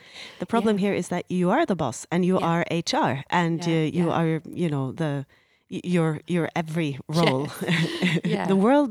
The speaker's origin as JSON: {"language": "English", "country": "Norway", "second_language": "English", "said": "And since I'm from Norway, I've never heard this expression used in relation to choirs."}